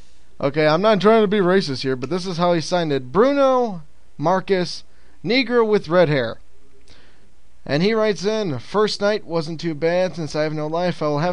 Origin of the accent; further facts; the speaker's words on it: United Kingdom; Yes, spotted, I am a Brit. Fags are cigarettes over here, so I'm not insulting you.